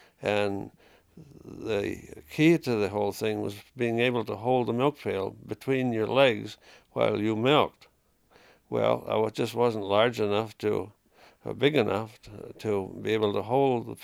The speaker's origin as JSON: {"language": "English", "town": "Warren", "region": "Vermont", "country": "United States", "tie": "born or raised there", "said": "I live in Waitsfield. We've been here since 1948. I was born and brought up in Warren. Went to high school in Waitsfield."}